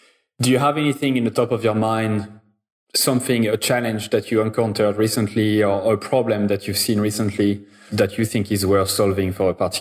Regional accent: France; And I know you said Paris because you think I'm French, and actually I'm French

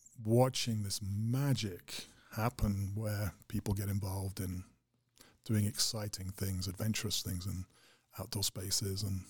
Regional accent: Wales, United Kingdom; I was born in Wales. I was raised on the folklore of the local mountains, sea and rivers

